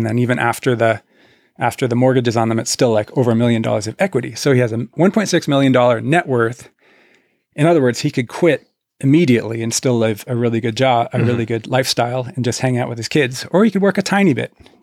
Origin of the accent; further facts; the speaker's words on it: Canada; Again, as a Canadian, I would always say this